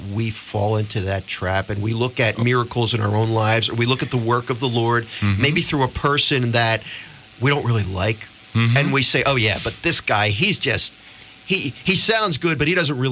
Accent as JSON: {"language": "English", "town": "Philadelphia", "region": "Pennsylvania", "country": "United States", "tie": "born or raised there", "lives_now": "South Jersey, United States", "said": "I know I'm a Philly guy. I was born in Philly, grew up in Philly, but I live right over the bridge in South Jersey."}